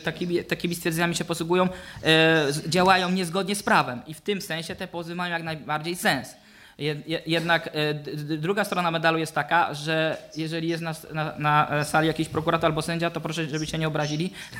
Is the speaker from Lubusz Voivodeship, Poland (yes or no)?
yes; Zielona Góra, Lubusz Voivodeship, Poland; now in Germany; Ja chodziłem do Neuzelle, to jest koło Frankfurtu nad Odrą, z racji tego, że pochodzę z Zielonej Góry.